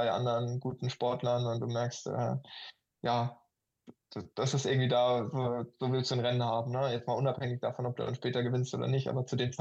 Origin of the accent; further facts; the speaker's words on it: Hamburg, Germany; in Hamburg, wo ich ja auch ja, meine Heimat habe